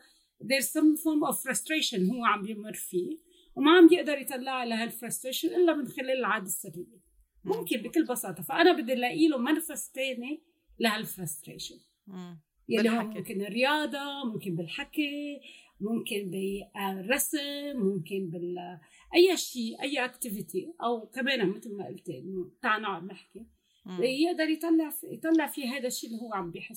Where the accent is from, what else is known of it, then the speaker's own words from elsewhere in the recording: Beirut, Beirut Governorate, Lebanon; now in Australia; انا ما ربيت باستراليا، انا ربيت ببيئه محافظه ببيروت يعني.